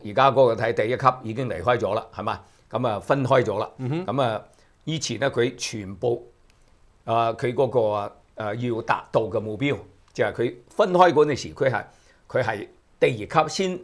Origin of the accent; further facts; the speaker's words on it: China; 佢點樣係佢係都係同我哋中國人學到嗰啲用筷子技術